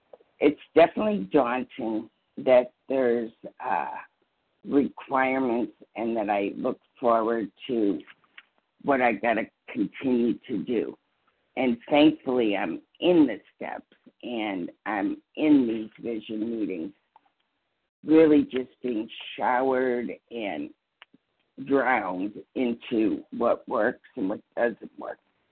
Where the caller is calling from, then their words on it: New Hampshire, United States; I'm calling from New Hampshire, Eastern Time.